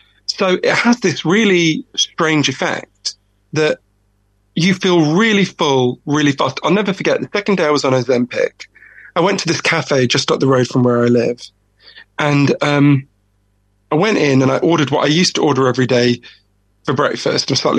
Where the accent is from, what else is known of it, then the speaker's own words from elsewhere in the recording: United Kingdom; I'm too British to accept compliments, so I'll just blush.